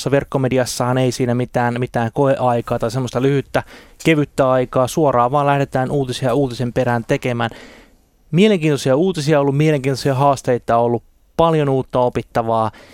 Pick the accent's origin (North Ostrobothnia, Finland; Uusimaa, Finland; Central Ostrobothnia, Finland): Uusimaa, Finland; Sipoo; now in Helsinki, Finland; Olen kotoisin Sipoosta, eli tuossa Helsingin kupeessa pieni kunta, ja sain siellä viettää ensimmäiset 20 vuotta elämästäni, ja sen jälkeen sitten olen Helsingissä asunut, ja nykyisin sitten minulla on vaimo ja 2 lasta, ja koko perhe täällä Helsingissä asumme.